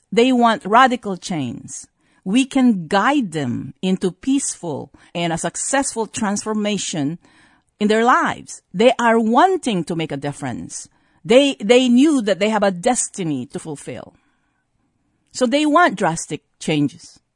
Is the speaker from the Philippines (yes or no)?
yes; Philippines; born there; See, I was born in the Philippines with a brown skin.